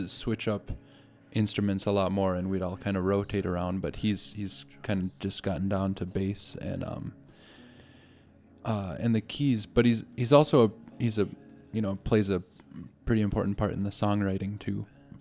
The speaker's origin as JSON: {"language": "English", "town": "Grand Portage", "region": "Minnesota", "country": "United States", "tie": "born or raised there", "said": "When I was really young, I grew up in Grand Portage on the Native Reservation"}